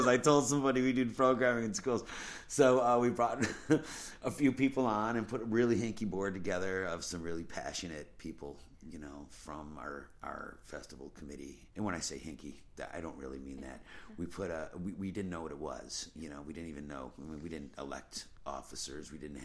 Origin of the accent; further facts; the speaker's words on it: New York, United States; we're from Western New York